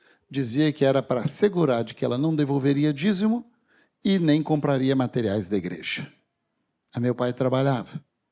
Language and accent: Portuguese; Minas Gerais, Brazil; also born or lived in Rio de Janeiro, Brazil; Pouco depois, resolveram ir para o interior de Minas, onde eu cresci.